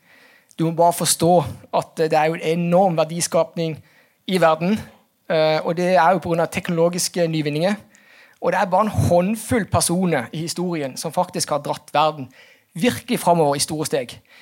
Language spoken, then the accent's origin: Norwegian; Southern Norway, Norway; Jeg er jo født og oppvokst i Bibelbeltet. Jeg er ikke religiøs